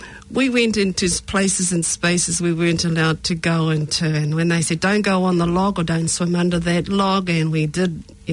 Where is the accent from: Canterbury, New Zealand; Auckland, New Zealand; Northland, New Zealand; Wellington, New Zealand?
Northland, New Zealand; first language Maori; ko maunga taniwha te maunga, ko tapapa te awa, ko hokianga te moana, ko ngā taki mata whaurua te waka, ko ngā puhi te iwi, taku marae I noho I hokianga.